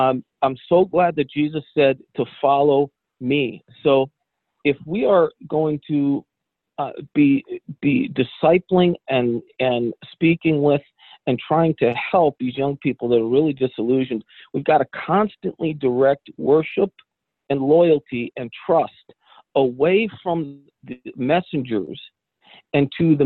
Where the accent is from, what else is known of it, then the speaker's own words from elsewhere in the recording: New Jersey, United States; I grew up in Northern New Jersey, which was, I live in the South now. It's a different culture.